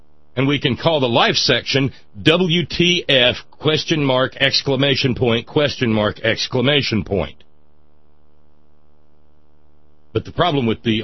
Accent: Scotland, United Kingdom; As a Scot, I can ask, have we ever been innocent of anything?

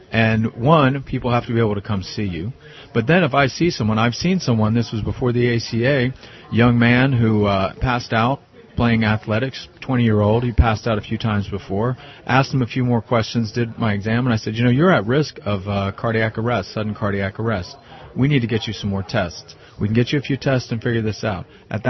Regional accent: Tennessee, United States; also born or lived in Appalachia; I grew up in East Tennessee. I went to my state medical school, which actually has an outstanding national curriculum on rural primary health care.

